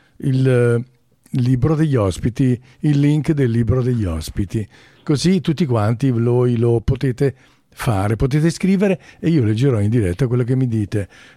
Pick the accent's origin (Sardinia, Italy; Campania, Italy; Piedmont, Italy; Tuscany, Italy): Campania, Italy; Saviano; born there; sono dovuto andare giù a Saviano, il mio paesino dove sono nato